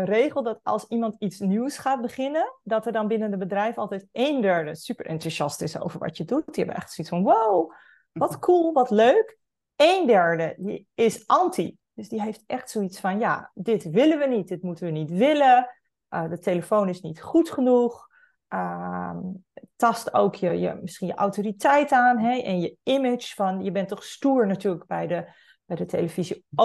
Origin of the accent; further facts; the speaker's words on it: Friesland, Netherlands; Ik ben Friesin. Ik ben opgegroeid op een melkveehouderbedrijf.